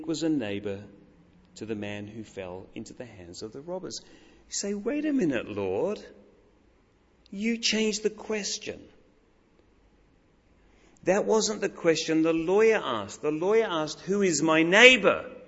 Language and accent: English; Australia; I, by virtue of being an Aussie, like you, am often approached to give money to someone. You can't drive, was it like this in Sydney? I live in Melbourne.